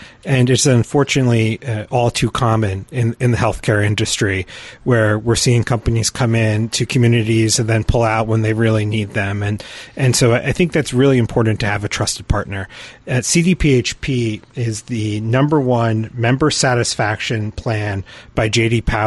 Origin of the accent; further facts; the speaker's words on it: New York, United States; I remember I grew up in Ulster County across the river